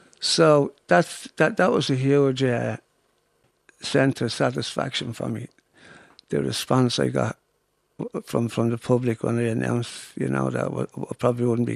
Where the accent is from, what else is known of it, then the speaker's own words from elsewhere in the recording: Ireland; Absolutely love being Irish.